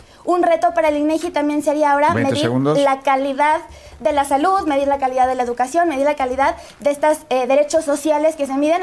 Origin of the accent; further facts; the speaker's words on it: Mexico; como mexicana nos da muchísimo gusto que haya menos pobreza en México